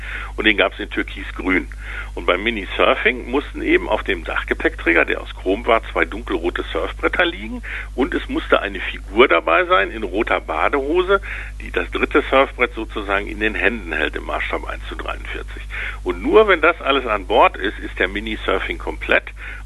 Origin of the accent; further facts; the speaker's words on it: Recklinghausen, North Rhine-Westphalia, Germany; in meiner Heimatstadt Recklinghausen